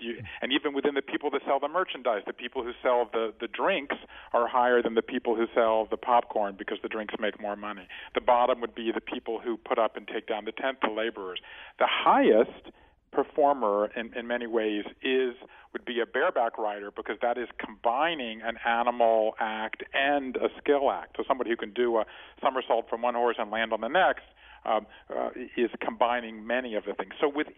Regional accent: Savannah, Georgia, United States; I grew up in Savannah, Georgia, and I learned to juggle when I was 12

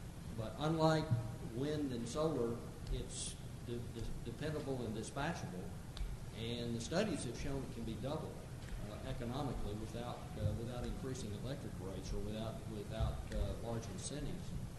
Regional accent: Texas, United States; Like Peter, I'm from Bandera County.

